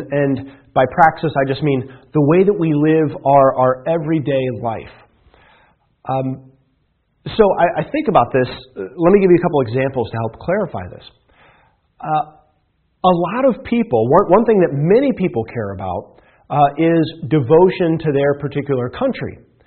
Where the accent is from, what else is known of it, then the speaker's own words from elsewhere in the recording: Iowa, United States; because where I grew up in Iowa, we didn't have this kind of thing.